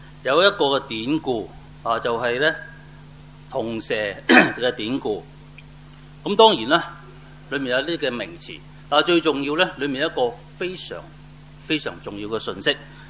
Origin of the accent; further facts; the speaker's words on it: Hong Kong; 睇下佢點樣俾我哋對我哋香港人性、香港嘅社會啊、人類嘅狀態到底係點樣嘅？